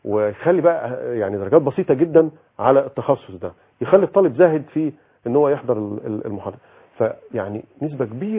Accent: Egypt

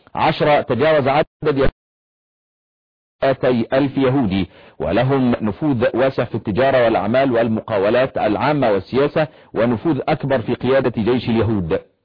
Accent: Egypt

